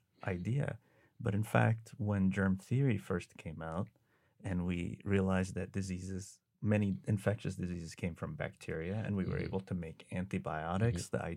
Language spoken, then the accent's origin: English; Egypt; English is a second language; I grew up in Egypt, and we don't have a lot of fungi that grow in Egypt naturally.